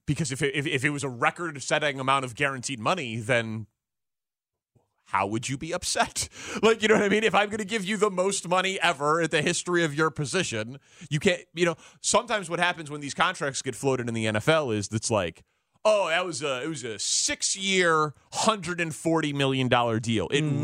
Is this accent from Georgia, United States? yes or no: yes; Georgia, United States; I'm a kid from Macon County, Georgia.